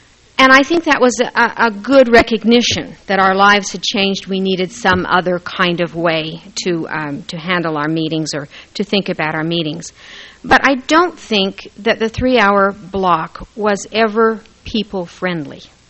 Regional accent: Ammon, Idaho, United States; when I was in the early grades of grade school, growing up in Ammon, Idaho, if anyone knows where that is, we had release time primary.

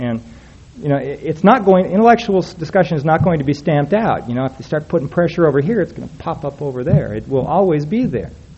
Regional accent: Salt Lake City, Utah, United States; I mean, I grew up in Salt Lake.

